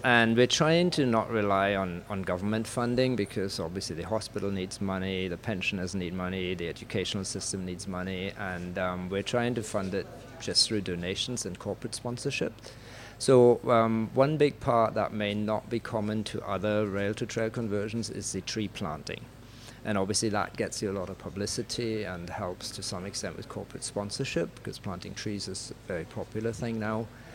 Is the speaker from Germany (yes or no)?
yes; Germany; now in Barbados; I'm from Germany originally, but Barbados has been my home for the last 25 years